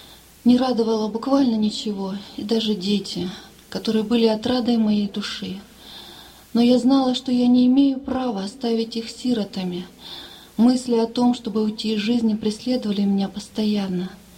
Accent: Russia; Хочу сказать, что я впервые сегодня здесь у вас в Германии. Приехала я из России.

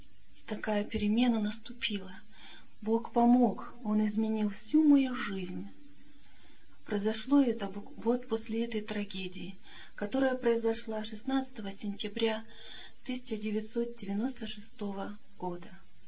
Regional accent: Russia; Приехала я из России

